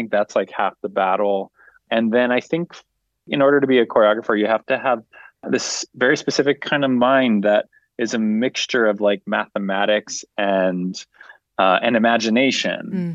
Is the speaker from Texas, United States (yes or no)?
no; San Diego, California, United States; now in New York City, United States; I'm from San Diego, California, so it's was a beautiful place to grow up, but quite different from New York City.